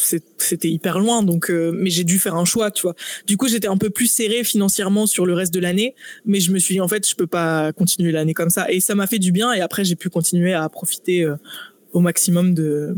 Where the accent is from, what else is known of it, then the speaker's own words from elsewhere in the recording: France; alors qu'on est français